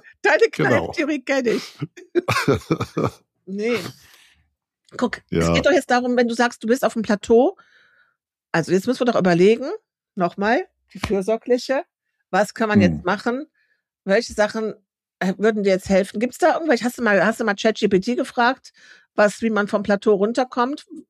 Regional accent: Kiel, Schleswig-Holstein, Germany; mit mir als Kieler Sprotte

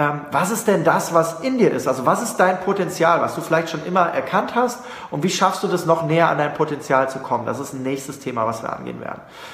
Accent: Hanover, Lower Saxony, Germany; Ich komme aus Hannover und wäre mit Nah- und Fernverkehr unterwegs.

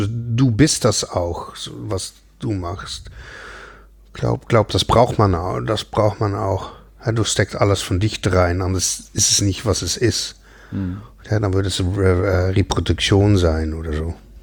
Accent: Netherlands; German is a second language; ich komme natürlich aus Holland.

